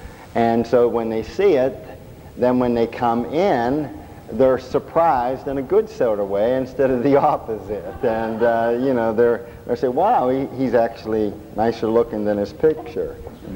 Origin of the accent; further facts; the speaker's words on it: Pittsburgh, Pennsylvania, United States; moved away; also born or lived in Florida; which is my home state. I was born and raised in Pittsburgh. Left there in 1969, came back in 1992, and now living on the other side of the state, and live in an area called Lancaster County